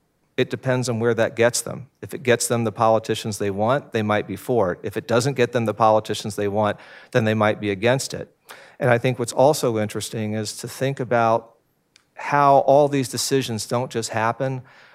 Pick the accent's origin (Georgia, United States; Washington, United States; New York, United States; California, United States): Georgia, United States; Atlanta; but I grew up in Atlanta in the 1960s and 70s, so part of me is looking at this through the experience of the real world.